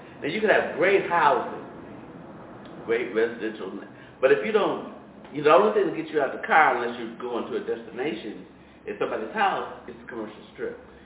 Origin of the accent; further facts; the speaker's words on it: Chicago, Illinois, United States; After the restrictive covenant was lifted, we moved to Chatham, and I grew up in Chatham, and then went away to college, came back, lived